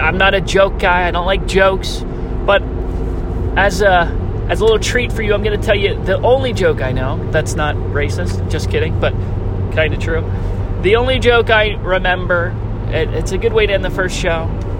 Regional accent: Lancaster, Pennsylvania, United States; now in Glen Rock, United States; I'm from Lancaster, PA. My hometown's a great town. I'd live there again if I could. And someday I want to.

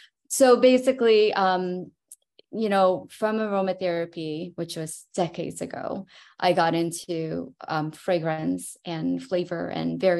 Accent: New York City, New York, United States; so I grew up in New York City, but now I'm in the Hudson Valley

